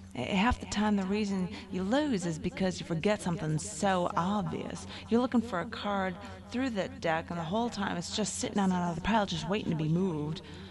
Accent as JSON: {"language": "English", "region": "New York", "country": "United States", "said": "I'm actually from New York, but I mean, changing a voice a little just to save me from going to prison, well... I can do that."}